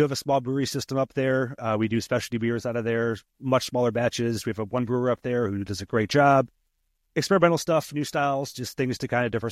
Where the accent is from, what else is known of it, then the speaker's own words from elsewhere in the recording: Indiana, United States; also born or lived in Calumet City, Illinois; I grew up in Indiana, though, so we were right on the state line.